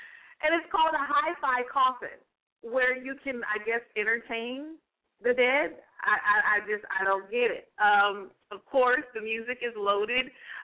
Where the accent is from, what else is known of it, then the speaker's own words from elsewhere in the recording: United States; So I am an American, proud to be. God bless America.